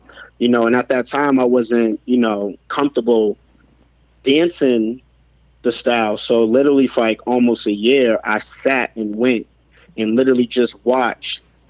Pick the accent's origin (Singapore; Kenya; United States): United States; Boston, Massachusetts; now in Everett, United States; Dorchester. I'm from Boston. Born and raised in Dorchester. You know, now I live in Everett.